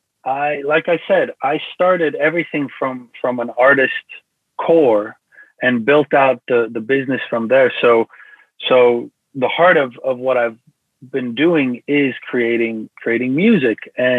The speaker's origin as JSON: {"language": "English", "country": "South Africa", "said": "I'm originally from South Africa."}